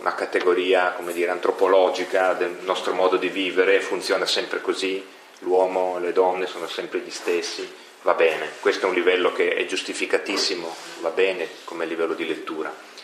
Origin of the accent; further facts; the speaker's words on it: Piedmont, Italy; Dalle mie parti, vicino a Torino